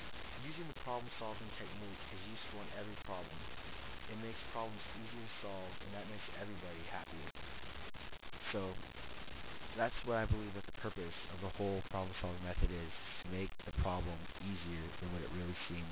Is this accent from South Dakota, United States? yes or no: no; San Jose, California, United States; I am from San Jose, California, which is in the San Francisco Bay Area. And although I go to school down here in Southern California, I always claim Northern California is my hometown.